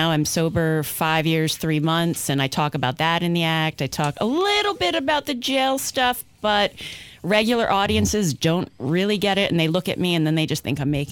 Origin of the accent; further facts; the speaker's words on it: Pennsylvania, United States; I grew up in Pennsylvania.